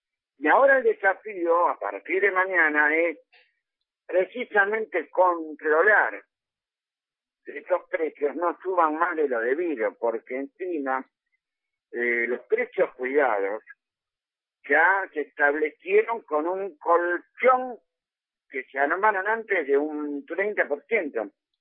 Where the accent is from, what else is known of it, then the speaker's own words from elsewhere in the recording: Argentina; Como argentinos que, como personas que vivimos en la Argentina